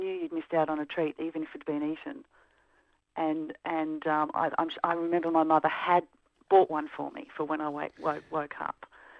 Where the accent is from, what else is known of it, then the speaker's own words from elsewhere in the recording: Sydney, New South Wales, Australia; now in Bellingen, Australia; I grew up in Sydney